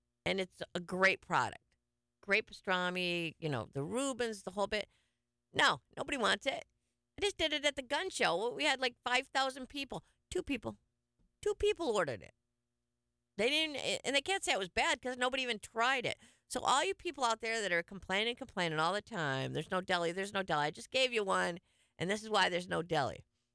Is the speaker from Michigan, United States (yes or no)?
yes; Detroit, Michigan, United States; And I mean, I'm from Detroit originally.